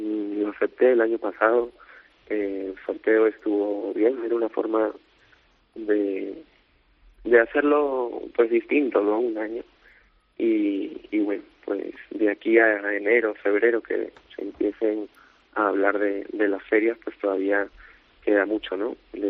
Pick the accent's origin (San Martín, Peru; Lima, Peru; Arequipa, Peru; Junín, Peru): Lima, Peru; sí me motivaba a poder volver en Lima, ¿no?, que es mi tierra, como tú dices